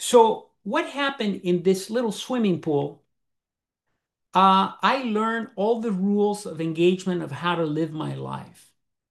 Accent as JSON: {"language": "English", "town": "Caracas", "region": "Capital District", "country": "Venezuela", "tie": "born or raised there", "said": "growing up in Caracas, Venezuela?"}